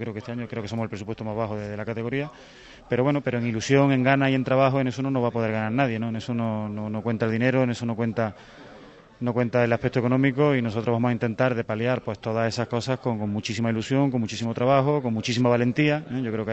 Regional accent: Córdoba, Andalusia, Spain; Córdoba es mi tierra y he estado muy a gusto trabajando este año allí

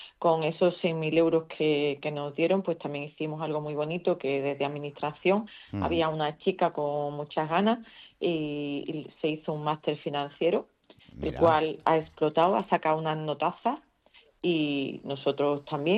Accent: Trebujena, Andalusia, Spain; la casa de mis padres, ahí se fundó la empresa, sigue siendo la casa familiar donde me crié, donde nacieron todos mis hermanos. Y esa es la sede principal. Seguimos estando en Trebujena

